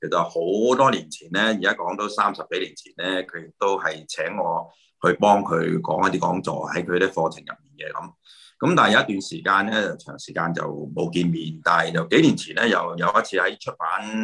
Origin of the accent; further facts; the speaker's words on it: Hong Kong; 但係如果我哋香港人中意講嘅叫踢爆啦